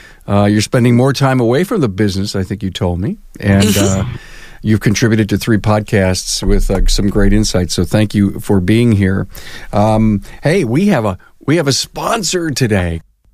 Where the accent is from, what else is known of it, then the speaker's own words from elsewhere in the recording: Buffalo, New York, United States; I'm from Buffalo. I think you all know that.